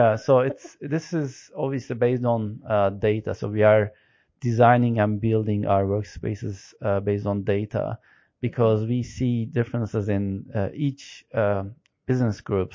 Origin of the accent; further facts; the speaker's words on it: Istanbul, Turkey; English is a second language; now in Dubai, United Arab Emirates; I'm from Turkey, Istanbul, and I'm married. I have a small daughter. I enjoy living in this beautiful city in Dubai for the last 6 years.